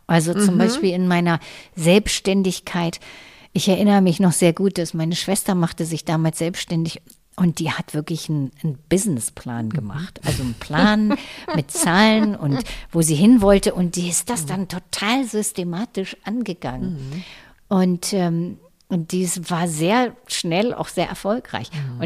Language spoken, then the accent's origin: German; Lower Saxony, Germany; Und dann bin ich in meine alte Heimat zurückgegangen, ans Steinhuder Meer.